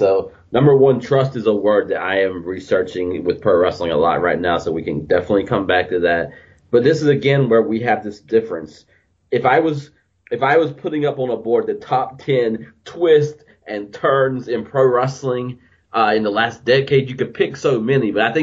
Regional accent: North Carolina, United States; when I was growing up in school, I grew up in North Carolina, so everybody's a Tar Heel fan or they're a Duke fan.

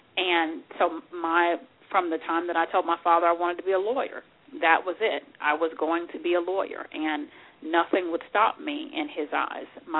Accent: Sikeston, Missouri, United States; I grew up in Sykeston, Missouri, as I said earlier, and my parents actually were both born and raised in Philadelphia, Mississippi.

